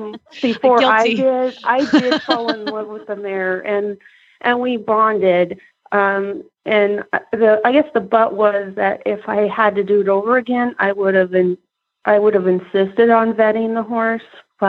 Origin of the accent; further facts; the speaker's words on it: Salt Lake City, Utah, United States; I grew up in Salt Lake City, and I actually had leased horses until I was 16, and I was able to get my own horse.